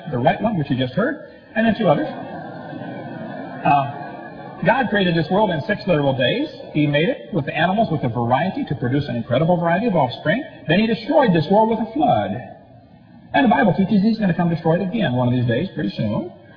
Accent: Illinois, United States; I only got a few minutes left here, but I grew up in Illinois, corn country.

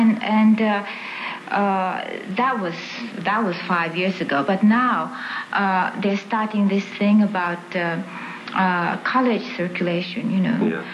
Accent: Tokyo, Japan; I mean, I come from Tokyo and all that, you know.

